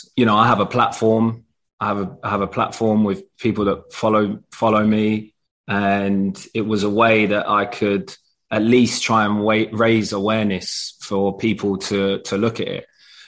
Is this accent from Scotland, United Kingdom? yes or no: no; London, United Kingdom; especially growing up in London, wanted to play that way.